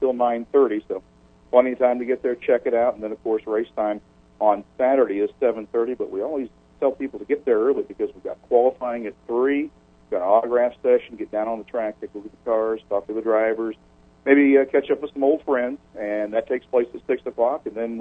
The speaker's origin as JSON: {"language": "English", "town": "Daytona Beach", "region": "Florida", "country": "United States", "tie": "born or raised there", "said": "Oh, gosh. Well, I'm originally from Daytona. I was born and raised in Daytona and been around racing all my life."}